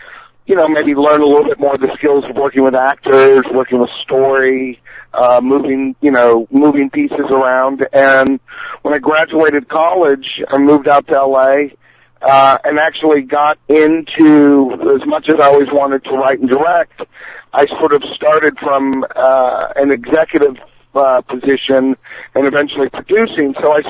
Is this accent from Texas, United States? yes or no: yes; Texas, United States; I grew up in Texas and really loved, you know, I just saw every movie.